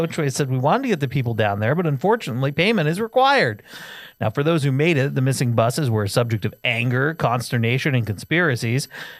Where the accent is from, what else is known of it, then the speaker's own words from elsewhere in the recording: Vermont, United States; And again, I grew up in Vermont where it was 99% white people.